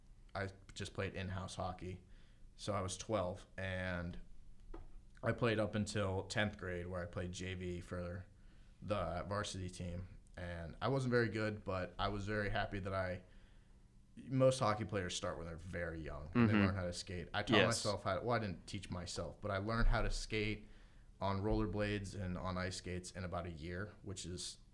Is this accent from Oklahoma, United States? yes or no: no; Meadville, Pennsylvania, United States; because I'm from Meadville area, and Erie was only an hour away, so I got to see him play in Erie.